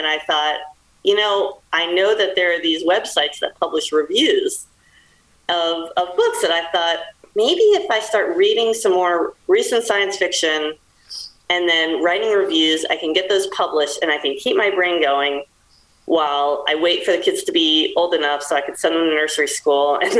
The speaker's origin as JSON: {"language": "English", "region": "East Coast", "country": "United States", "lives_now": "Wisconsin, United States", "said": "Also, I'm originally from the East Coast, but now I live in Wisconsin, so I love living here."}